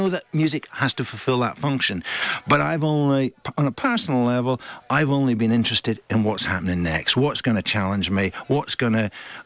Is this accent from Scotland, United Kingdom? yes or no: yes; Scotland, United Kingdom; also born or lived in Liverpool; I'm originally Scottish.